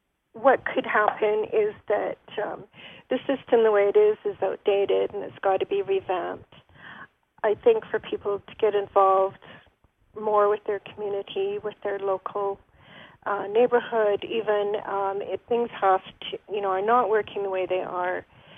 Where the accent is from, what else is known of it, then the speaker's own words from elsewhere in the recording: Canada; I'm a Canadian